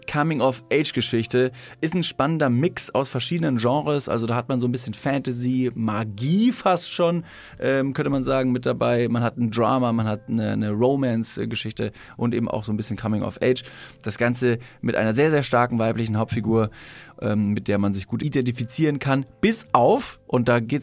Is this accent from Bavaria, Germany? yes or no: yes; Bavaria, Germany; Ich komme zwar aus Bayern, aber ich bin evangelisch